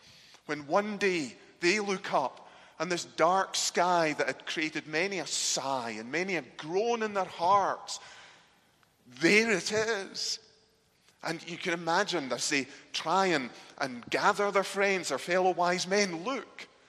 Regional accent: United Kingdom; some habits die hard as a Brit

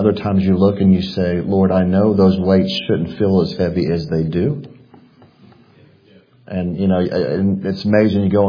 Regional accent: Arkansas, United States; also born or lived in Missouri; But I was born in Arkansas, but we lived in Missouri from 77 to 81. So that I was born in Arkansas, I was born again in Missouri.

